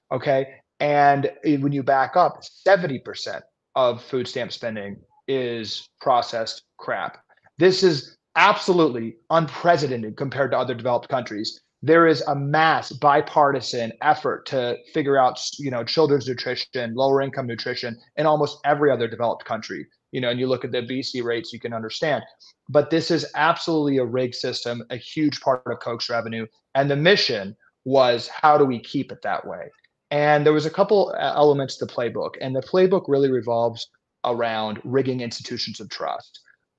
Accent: Washington, District of Columbia, United States; But I grew up in Washington, D.C., and my dream was to, you know, impact public policy in the United States.

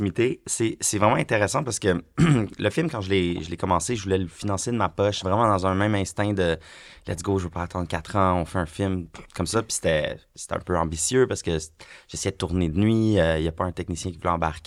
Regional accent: Quebec, Canada; comme moi d'où je viens, comme la banlieue de Rive-Nord, puis de Montréal

